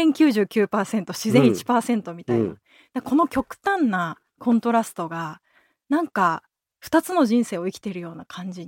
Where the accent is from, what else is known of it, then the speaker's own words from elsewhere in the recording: Yokohama, Kanagawa, Japan; 私もともと横浜出身なんですけど、実家がシェアハウスなんですよ、